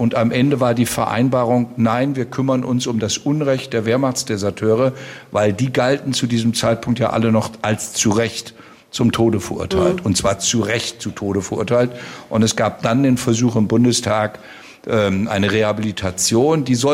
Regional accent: Marburg, Hesse, Germany; Und jetzt komme ich aus Marburg.

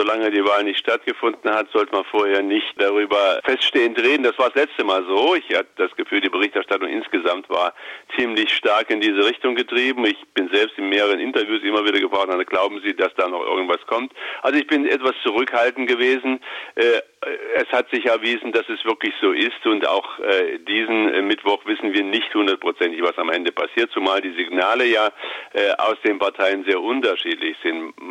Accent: Erfurt, Thuringia, Germany; Also wir sollten uns auch hier als Erfurter des Glücks bewusst sein, dass wir eben halt so nah an den Bergen dran liegen

